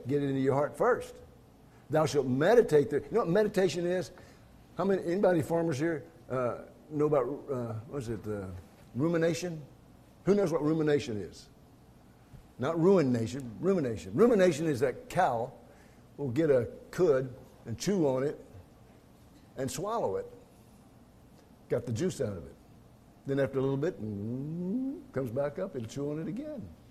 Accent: Houston, Texas, United States; I'm from Houston, Texas. We talk different than everybody, so you're okay.

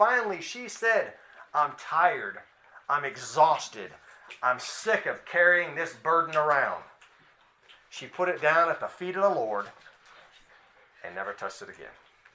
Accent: New Hampshire, United States; moved away as an adult; now in Missouri, United States; I wasn't originally from this area or from Missouri. I grew up in New Hampshire.

